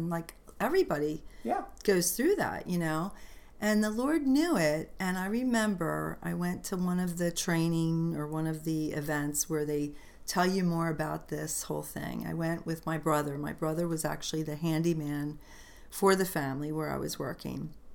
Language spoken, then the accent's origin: English; United States; I mean, I'm American, so I know, right?